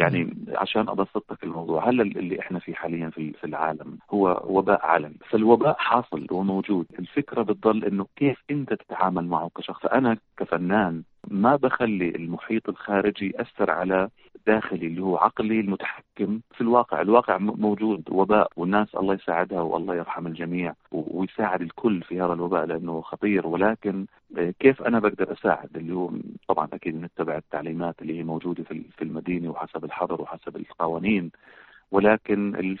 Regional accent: Jordan; accent: Jordanian; ليش استخدمت كلمة قديش يعني كأردني

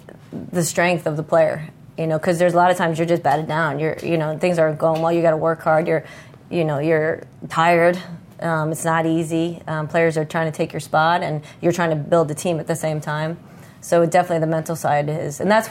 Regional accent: Connecticut, United States; I remember I grew up in Connecticut in training in the off season when I wasn't with the team.

